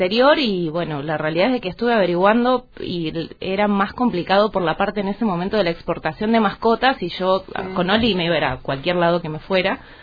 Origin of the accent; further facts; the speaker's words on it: Río Grande, Tierra del Fuego, Argentina; Soy fueguina, soy nacida y criada acá en Río Grande.